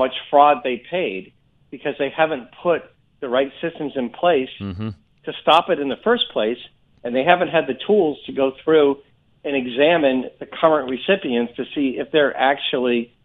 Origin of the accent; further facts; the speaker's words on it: Massachusetts, United States; growing up in Massachusetts and watching my family go through these ups and downs of the economy